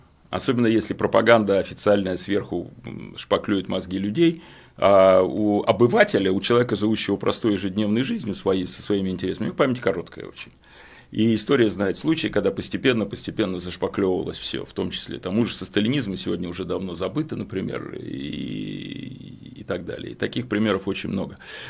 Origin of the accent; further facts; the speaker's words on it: Saint Petersburg, Russia; Ну, я питерский имею право сказать.